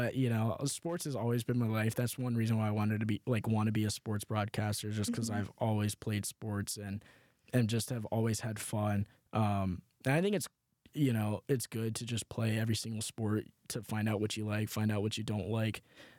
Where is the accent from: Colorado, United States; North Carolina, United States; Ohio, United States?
Ohio, United States; Cincinnati; I think I would have ended up at UC either way, just because I'm from Cincinnati.